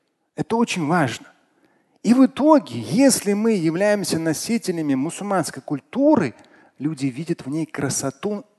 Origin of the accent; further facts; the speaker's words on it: Moscow, Russia; first language Russian; Я сам родился в Москве, москвич, ну, россиянин, русский язык для меня основной